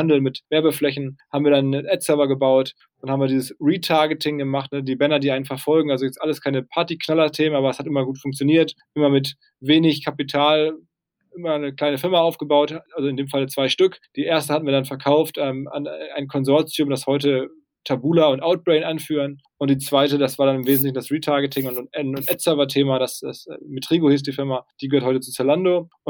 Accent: Essen, North Rhine-Westphalia, Germany; also born or lived in New York, United States; Ja, also ich bin gebürtig aus dem Ruhrgebiet, aus Essen, habe da irgendwie mein Abi gemacht

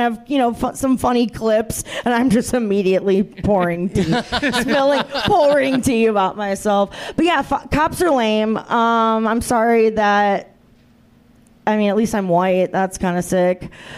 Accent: Cleveland, Ohio, United States; I hate Akron because whenever people make fun of, if I say I'm from Cleveland, they'll make fun of Akron and they think that we are Cleveland.

